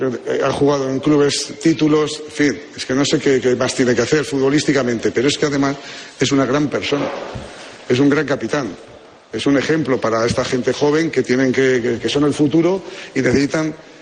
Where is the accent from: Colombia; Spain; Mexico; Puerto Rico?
Spain; la fortaleza y suerte que tenemos es que somos españoles